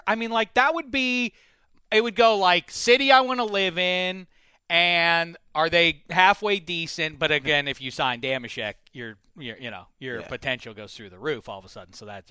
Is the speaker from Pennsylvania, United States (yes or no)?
yes; Pittsburgh, Pennsylvania, United States; I grew up in Pittsburgh. I'm a Pitt fan.